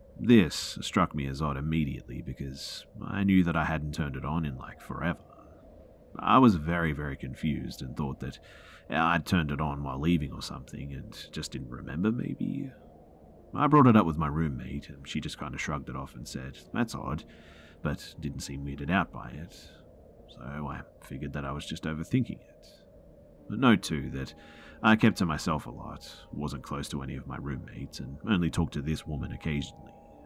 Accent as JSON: {"language": "English", "country": "Australia", "tie": "born there", "said": "I told him that I was born in Australia."}